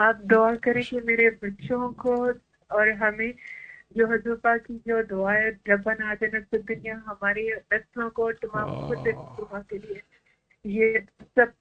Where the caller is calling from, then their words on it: United States; میں امریکہ سے بات کر رہی ہوں.